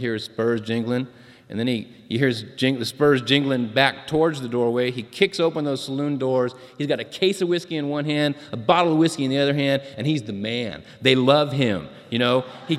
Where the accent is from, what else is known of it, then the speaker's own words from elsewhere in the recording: San Diego, California, United States; What I do know, I'm a child of the 60s. My mom was I grew up in San Diego.